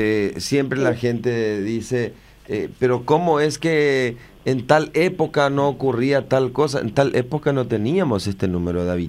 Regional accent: San Pedro de Ycuamandyyú, San Pedro, Paraguay; la ciudad de San Pedro de Cuamandayú, por ejemplo, de donde soy yo, sí

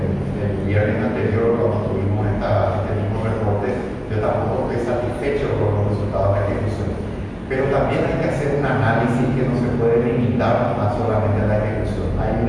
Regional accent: Paraguay; creo que todos como paraguayos tenemos que seguir aferrándonos a las medidas de distanciamiento físico

